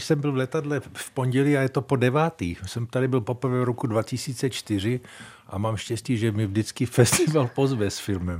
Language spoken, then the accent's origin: Czech; Prague, Czechia; born there; jsem se narodil tady v Praze, kde moc vody není, jenom řeka, že jo, Vltava.